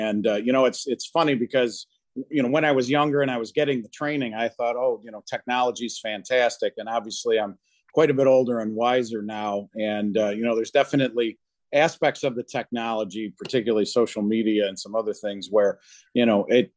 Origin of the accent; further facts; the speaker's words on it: Joliet, Illinois, United States; so I'm a Joliet native. I was born and raised in Joliet, right down on Broadway Street, and so I grew up. In a neighborhood that was kind of transitional.